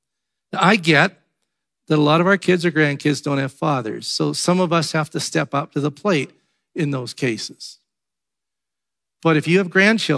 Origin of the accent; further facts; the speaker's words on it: Vancouver, British Columbia, Canada; we grew up in Vancouver